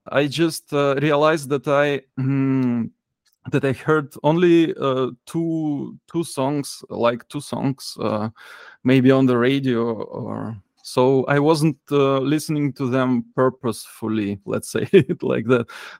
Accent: Chișinău, Moldova; There was a rock radio station as I grew up in Chișinău, the capital of Moldova

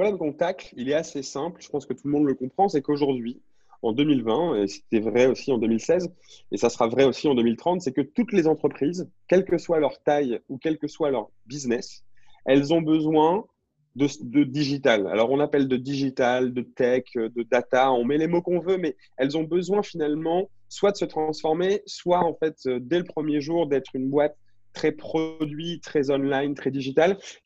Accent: Lille, Hauts-de-France, France; moved away as an adult; Je suis un Lillois de base. Je suis né à Lille, j'ai fait toute ma scolarité là-bas. Ma famille est encore là-bas. Je suis parti après mon bac S à 18 ans.

